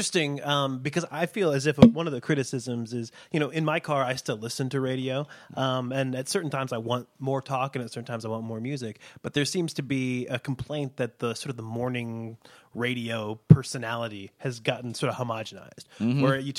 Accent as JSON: {"language": "English", "town": "Indianapolis", "region": "Indiana", "country": "United States", "tie": "born or raised there", "said": "I grew up on Bob and Tom in Indianapolis."}